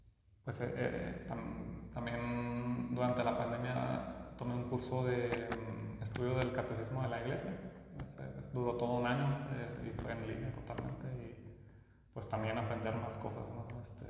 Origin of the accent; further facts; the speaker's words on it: Chihuahua, Mexico; also born or lived in Juárez / Torreón; Yo nací aquí en Chihuahua, pero cuando yo nací, mis papás trabajaban en Juárez, y pues ahí estuvimos viviendo algunos años. Luego lo cambiaron a Torreón a mi papá, y luego ya me vine aquí a Chihuahua.